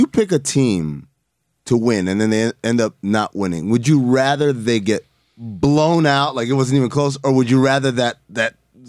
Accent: Sudan; So when you're growing up in Sudan, and like you adopt with like you have like one of three options

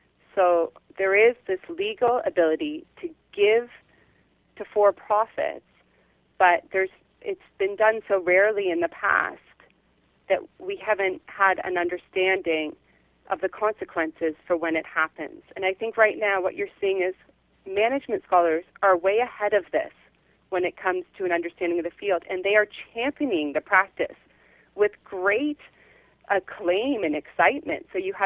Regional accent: Canada; now in United Kingdom; because I'm a Canadian living in Britain

